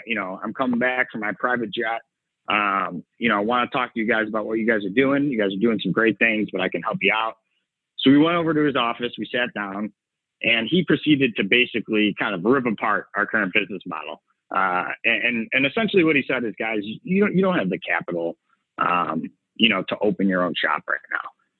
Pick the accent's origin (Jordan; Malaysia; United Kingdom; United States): United States; Chicago, Illinois; So we saw the opportunity to come back home. We're both from the Chicagoland area.